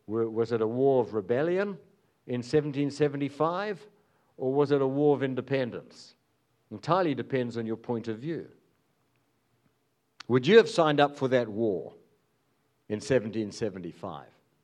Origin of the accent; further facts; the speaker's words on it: South Africa; I come from South Africa, where there was a tremendous dilemma